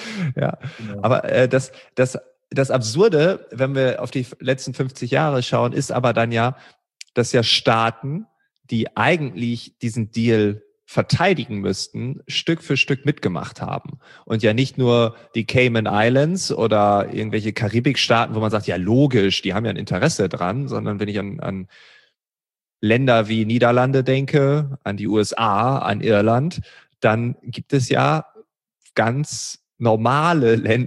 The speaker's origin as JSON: {"language": "German", "region": "Lower Saxony", "country": "Germany", "tie": "born there", "said": "Und ich komme ja noch gebürtig aus Ostfriesland"}